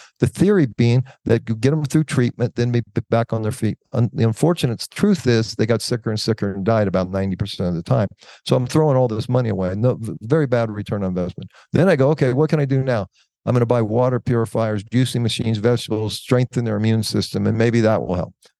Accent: United States; I mean, I'm 66 years old. I grew up in America.

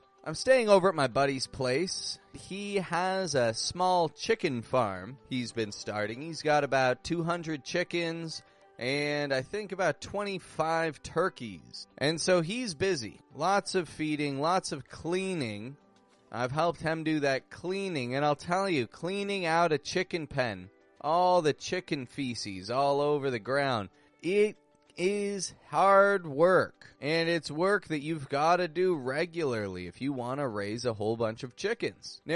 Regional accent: Toronto, Ontario, Canada; also born or lived in Mexico; I'm from Toronto, from Canada. Currently back up in Canada for this fine summer.

